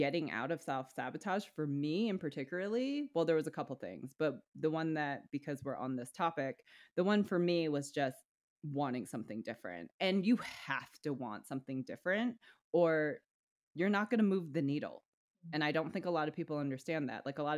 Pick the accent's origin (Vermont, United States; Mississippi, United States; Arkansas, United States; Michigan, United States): Vermont, United States; moved away as an adult; also born or lived in Hawaii; I was 18 when I moved to Hawaii and people would be like, oh, where are you from? And I'd be like, oh, I'm from Vermont.